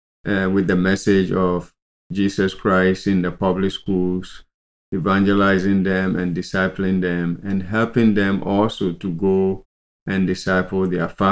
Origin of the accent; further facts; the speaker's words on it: Accra, Greater Accra, Ghana; I grew up in Accra, which is the city of Ghana, and was in a family of one older brother and three sisters.